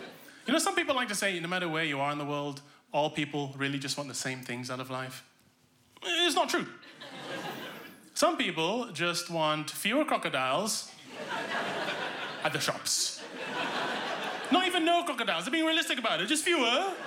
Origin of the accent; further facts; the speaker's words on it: East Malaysia, Malaysia; I grew up in Borneo, which is East Malaysia.